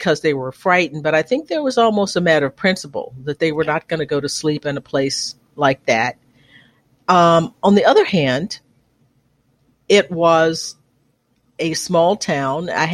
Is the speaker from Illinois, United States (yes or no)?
no; Conroe, Texas, United States; also born or lived in Livingston; I was born in Livingston, Texas, about 50 miles northeast of there. But my parents moved to Conroe when I was about 6 months old. So it was a spread out sort of rural town.